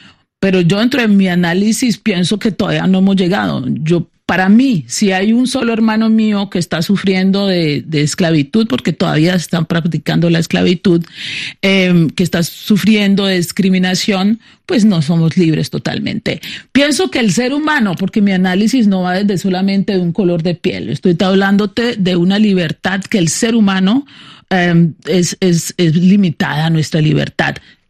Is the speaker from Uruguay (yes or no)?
no; Colombia; el negro sufre o vive experiencias duras en Colombia, pero cuando salimos de Colombia y viajamos también sigue la piel nos sigue